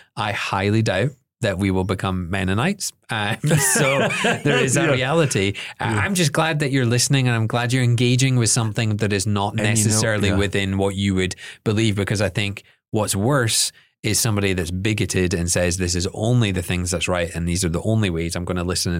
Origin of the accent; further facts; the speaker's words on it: United Kingdom; I'm British.